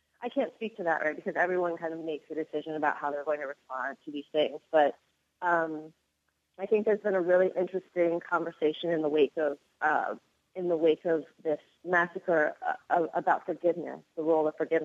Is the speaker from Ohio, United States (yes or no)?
yes; Cincinnati, Ohio, United States; now in Oakland, United States; I'm born and raised in Cincinnati, Ohio, live in Oakland, California now.